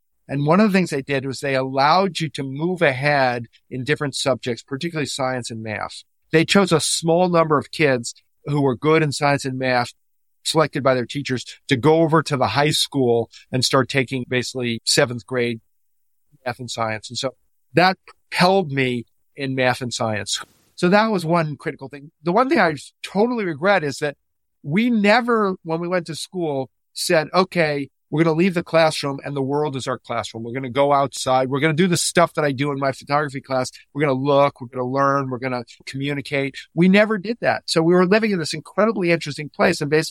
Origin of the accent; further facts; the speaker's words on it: Florida, United States; I realize I've now acquired a lot of affinity for that from growing up in South Florida.